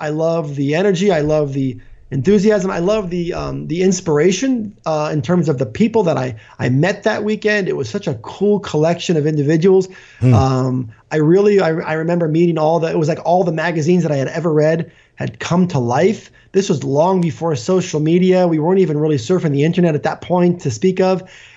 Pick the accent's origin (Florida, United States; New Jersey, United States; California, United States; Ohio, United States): Florida, United States; You know, I grew up in the South Florida area, which is still where I live with my family.